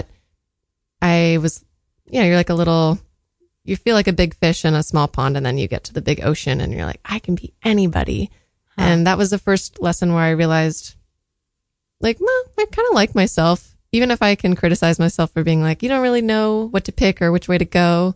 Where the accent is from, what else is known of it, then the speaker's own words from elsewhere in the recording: San Diego, California, United States; born there; I was born in San Diego. I feel like location's the easiest way to start talking about that. I was the eldest in a family of two.